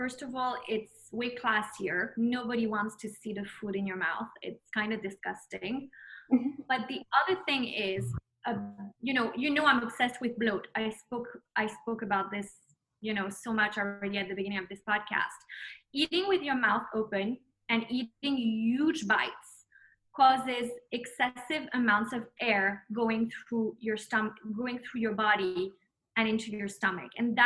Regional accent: United States; I'm both French and American. One thing that I've always realized growing up in the States, being raised by a French mother, was that she always made a point that inside the house, we should keep the French etiquette going.

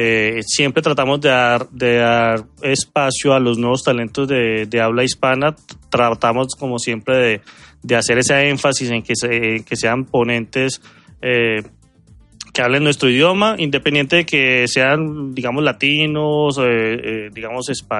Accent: Colombia; yo soy de Colombia.

